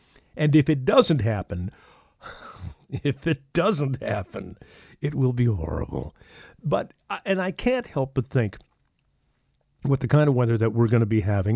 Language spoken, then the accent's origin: English; Detroit, Michigan, United States; We used to actually, I grew up in Detroit, there was a street, Redmond was the street where all the buses ran.